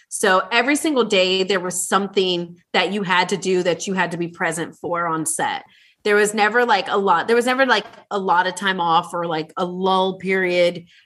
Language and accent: English; Ohio, United States; I'm from Ohio, we're huggers.